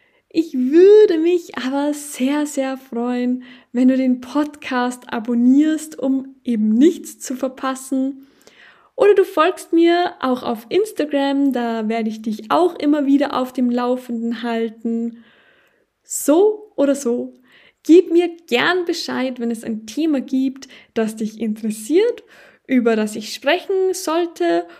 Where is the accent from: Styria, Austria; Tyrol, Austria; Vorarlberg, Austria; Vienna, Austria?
Tyrol, Austria; accent: Tyrolean; Ich bin eine Tirolerin mit einem sehr, sehr starken Dialekt. Also mit einem rollenden R und einem krassen K, sage ich immer so schön.